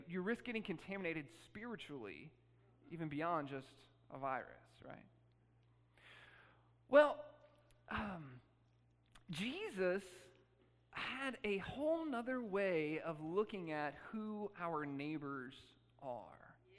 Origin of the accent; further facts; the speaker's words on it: Columbus, Ohio, United States; now in Houston, United States; growing up in Columbus, Ohio, we would have tornadoes sometimes and everything